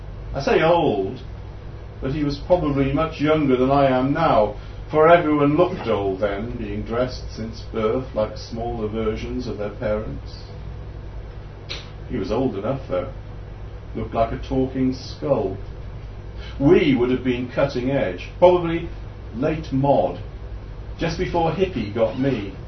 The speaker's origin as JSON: {"language": "English", "town": "Barry", "region": "Wales", "country": "United Kingdom", "tie": "born or raised there", "said": "I grew up in South Wales in Barry, in what I consider to be an Irish Catholic ghetto."}